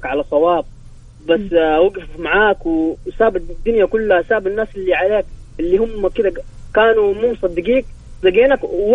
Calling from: Jeddah, Makkah Province, Saudi Arabia

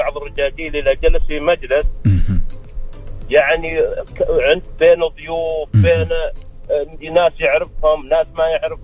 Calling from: Riyadh, Riyadh Province, Saudi Arabia; أنا أكلمك من الرياض.

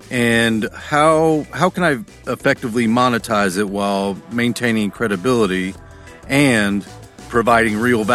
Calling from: Toronto, Ontario, Canada; from Toronto.

